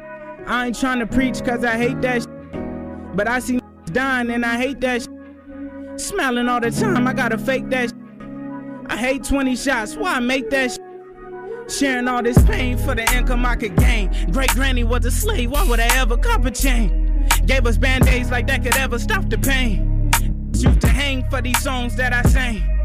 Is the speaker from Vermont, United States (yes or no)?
no; Vallejo, California, United States; I'm from Vallejo, California. Bay from Area, California.